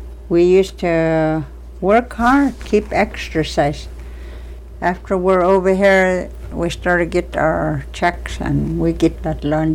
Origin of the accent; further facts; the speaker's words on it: Minto, Alaska, United States; I was born in Minto, 1928, and I'm still in Minto. I wouldn't leave Minto.